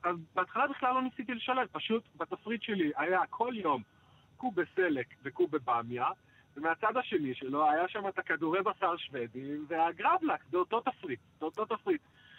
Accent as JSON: {"language": "Hebrew", "town": "Jerusalem", "region": "Jerusalem District", "country": "Israel", "tie": "born or raised there", "lives_now": "Sweden", "said": "ושונה מהמטבח העיראקי של סבא שלי, שגדלנו בקטמון, עם פרודוקטים, באמת, נקרא לזה, הכי נחותים שיש"}